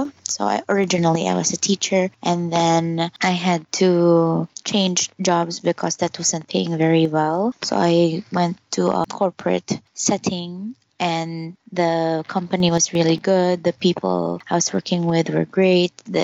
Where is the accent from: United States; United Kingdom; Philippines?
Philippines; full Chinese and my mom is full Filipina, so I'm half, 50%, but then I grew up here in the Philippines.